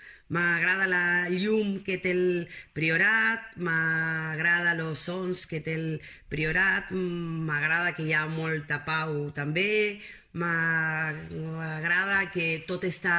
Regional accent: Buenos Aires, Argentina; Catalan is a second language; now in Spain; ciutat de Buenos Aires, ¿vale? Del barri, d'un barri que està a la zona oest, que es diu Mataderos. Uh-huh. És zona de capital, sí, sí, és ciutat.

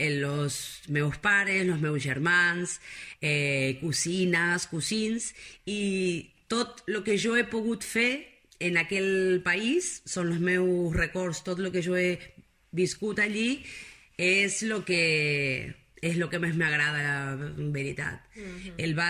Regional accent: Buenos Aires, Argentina; Catalan is a second language; now in Spain; ciutat de Buenos Aires, ¿vale? Del barri, d'un barri que està a la zona oest, que es diu Mataderos. Uh-huh. És zona de capital, sí, sí, és ciutat.

